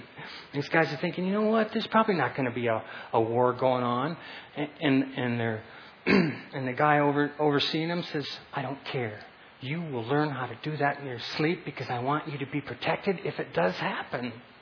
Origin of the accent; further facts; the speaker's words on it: Iowa, United States; It's like I grew up in Iowa.